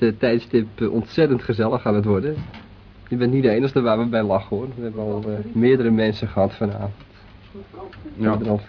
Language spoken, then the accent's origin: Dutch; Netherlands; Van huis uit, ja, kom ik hier vandaan waar ik nu zit.